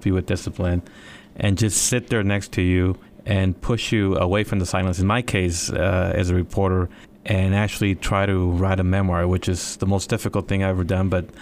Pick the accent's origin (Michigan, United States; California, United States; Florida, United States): California, United States; I mean, as you said earlier, I grew up in California